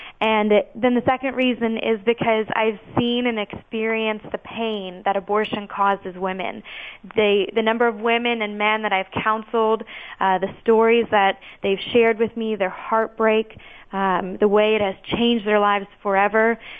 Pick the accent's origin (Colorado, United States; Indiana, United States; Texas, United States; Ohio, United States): Indiana, United States; moved away as an adult; now in Chicago, United States; I grew up in Indiana and moved to Chicago later after when I went to college.